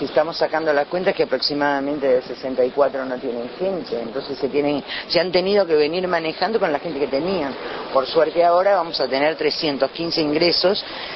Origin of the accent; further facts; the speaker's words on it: Uruguay; soy una ciudadana uruguaya